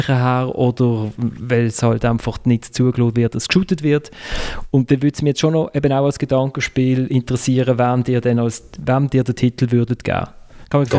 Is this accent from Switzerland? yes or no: yes; Basel, Basel-Stadt, Switzerland; Ich als Basler